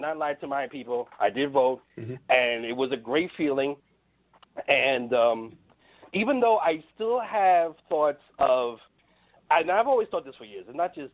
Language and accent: English; New York City, New York, United States; By the way, anybody doesn't know, I'm from New York City.